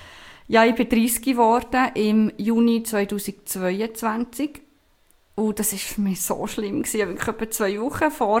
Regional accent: Basel, Basel-Stadt, Switzerland; also born or lived in Canton of Bern; ich bin aus dem Kanton Bern, ursprünglich von Basel. Vielleicht hört man das auch ein bisschen raus, ich weiss es nicht.

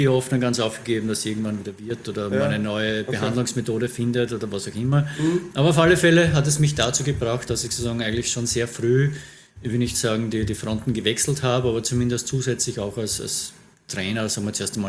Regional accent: Innsbruck, Tyrol, Austria; born there; now in Vienna, Austria; lebend in Wien, geboren während der Olympischen Spiele 1964 in Innsbruck. Das heißt, wenn ich einen Wettkampf starten würde, mittlerweile in der M60 startberechtigt.

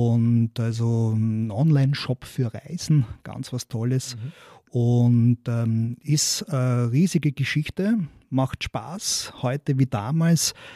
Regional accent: Fürstenfeld, Styria, Austria; Also ich komme aus der Steiermark, bin in Fürstenfeld geboren

